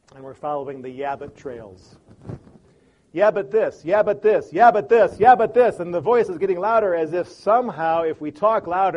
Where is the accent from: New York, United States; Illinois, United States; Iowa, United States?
Illinois, United States; Chicago; I grew up in Chicago.